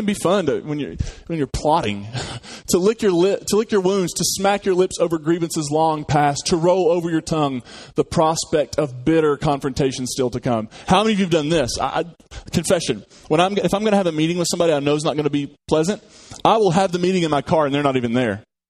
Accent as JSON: {"language": "English", "country": "United States", "said": "I'm from Hatfield-McCoy country."}